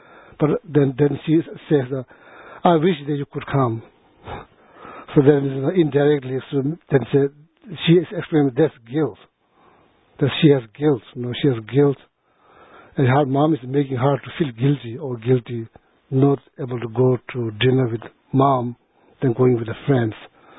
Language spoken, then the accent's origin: English; India; now in United States; growing up in India, like born in India, like as a refugee, born in India, then grown up in India, then coming back here, living here last 15 years